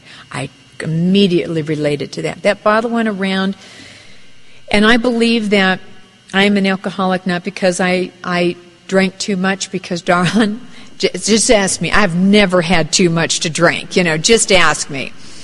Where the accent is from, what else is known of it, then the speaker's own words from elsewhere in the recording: South Dakota, United States; I was raised in the cold. I was raised in South Dakota.